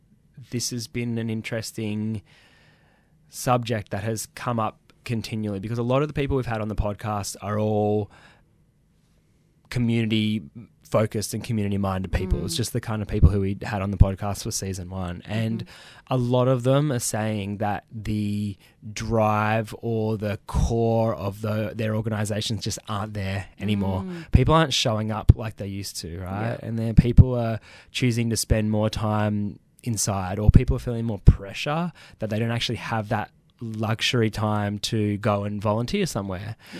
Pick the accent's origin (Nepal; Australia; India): Australia; Nowra, New South Wales; my earliest memory of growing up in the Shoalhaven or growing up in Nowra, I think just reflecting back on being a kid here